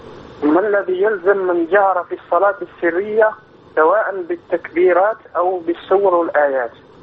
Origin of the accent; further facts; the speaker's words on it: Egypt; بلدنا مصر